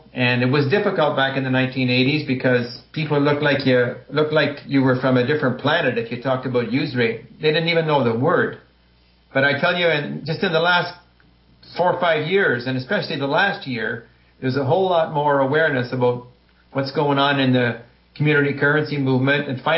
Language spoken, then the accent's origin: English; Tamworth, Ontario, Canada; now in Ottawa, Canada; Well, actually, Tamworth's my hometown, but I live in Ottawa, Ontario now.